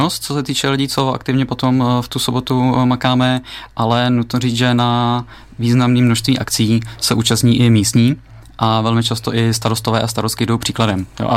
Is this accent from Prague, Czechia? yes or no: yes; Prague, Czechia; Což tím, že já jsem z Prahy, tak já jsem si tam pěšky došel